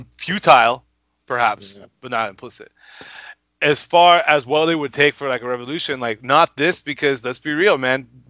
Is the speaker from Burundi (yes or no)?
no; Texas, United States; Not my home. I'm American, but my mother's home country.